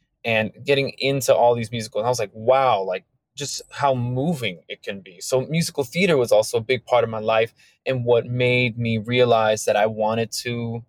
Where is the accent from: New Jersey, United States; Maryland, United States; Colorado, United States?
Maryland, United States; I grew up in suburban Maryland.